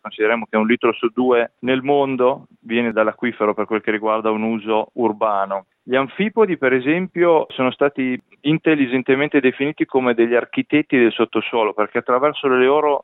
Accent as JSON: {"language": "Italian", "town": "Parma", "region": "Emilia-Romagna", "country": "Italy", "tie": "born or raised there", "also_born_or_lived": "Spain", "moved": "as an adult", "lives_now": "Perth, Australia", "said": "Effettivamente sono nato a Parma e ho studiato a Parma, quindi sono quasi un parmigiano doc, anche se in realtà da più di 15 anni vivo all'estero, ho vissuto in Spagna e poi da 7 anni a questa parte sono a Perth in Western Australia."}